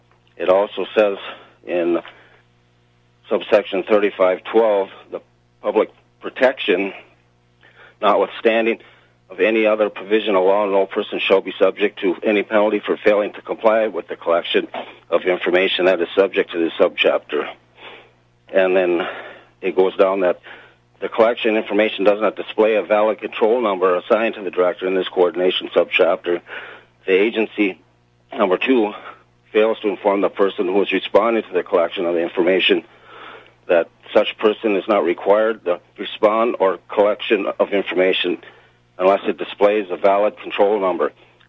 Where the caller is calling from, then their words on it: Minnesota, United States; I'm from Minnesota.